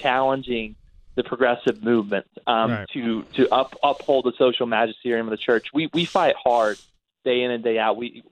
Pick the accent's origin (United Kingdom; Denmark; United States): United States; Tennessee; now in Washington, United States; Well, I grew up in Tennessee. I was raised in a Catholic family. We weren't particularly religious, but I grew in my faith over time.